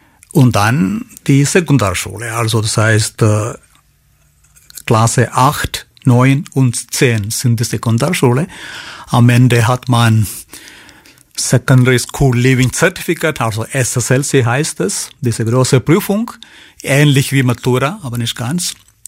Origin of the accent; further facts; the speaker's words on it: Kerala, India; German is a second language; Aus Kerala komme ich, aus Südindien. Ich bin in einem ganz einfachen kleinen Dorf aufgewachsen. Dort ist die Christen mehrheitlich